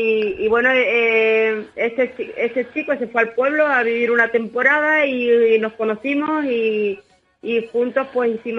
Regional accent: Sabadell, Catalonia, Spain; born there; En Sabadell, exactamente. Allí es donde yo nací.

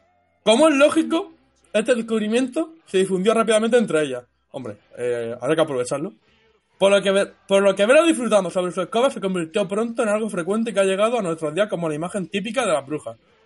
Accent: Cartagena, Region of Murcia, Spain; Joder, coño, soy de Cartagena, tampoco...

